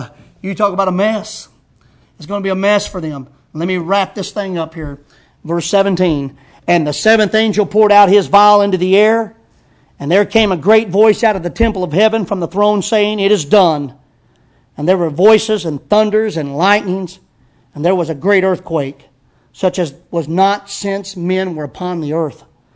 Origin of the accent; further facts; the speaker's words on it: United States; I believe in doing your duty as an American